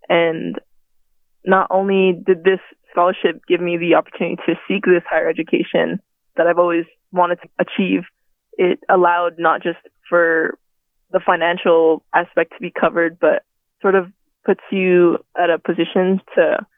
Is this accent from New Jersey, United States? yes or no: no; Maui, Hawaii, United States; So growing up in Maui, I bounced around basically almost every school.